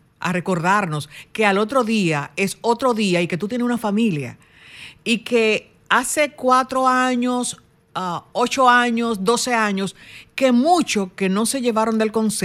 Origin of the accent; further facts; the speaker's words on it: Dominican Republic; Somos dominicanos y debemos cuidarnos.